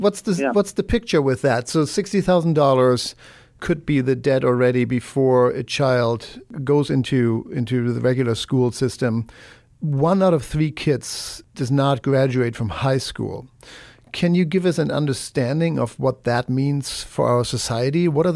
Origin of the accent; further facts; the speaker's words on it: Germany; I'm from Germany.